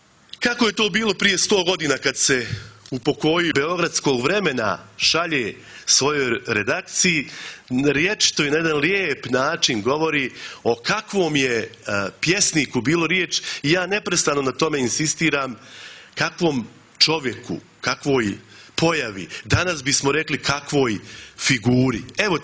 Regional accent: Zmijanje, Republika Srpska, Bosnia & Herzegovina; ja Nerado govorim ekavski, jer mi je maternji i ekavski, iz Kočićevog zmijanja sam.

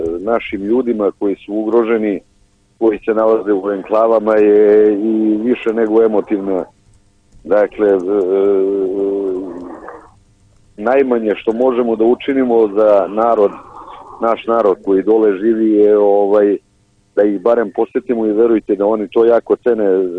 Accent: Montenegro; i mi koji dolazimo iz Crne Gore

